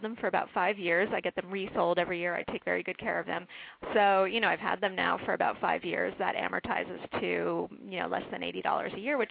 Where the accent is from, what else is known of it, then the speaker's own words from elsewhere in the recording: Connecticut, United States; When I was growing up in Connecticut, he didn't let us turn the heat above 50 degrees